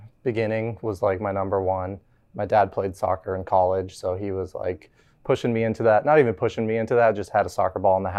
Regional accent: Aspen, Colorado, United States; And I grew up right outside of Aspen, Colorado, where they do the X Games.

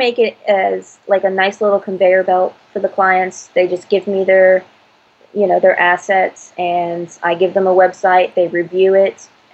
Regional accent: Nashville, Tennessee, United States; I came from Nashville, and the biggest thing we have in Nashville is BarCamp

